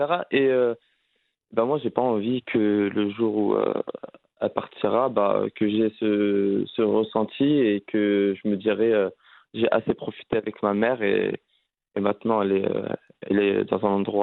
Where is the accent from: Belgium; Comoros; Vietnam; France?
France; moved away as an adult; also born or lived in Morocco; now in Rabat, Morocco; Alors moi, je suis né au Maroc en 98. J'ai dû rester 2-3 ans au Maroc. Après, j'ai vécu en France. En France, toute ma vie. Jusqu'à avril 2022, exactement.